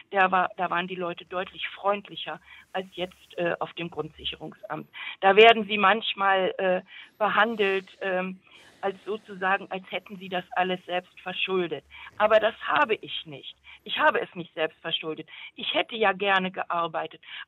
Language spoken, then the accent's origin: German; Lower Saxony, Germany; born there; now in Düsseldorf, Germany; und ich wohne jetzt seit 2001 wieder hier und also geboren bin ich eigentlich in Niedersachsen, aber in Düsseldorf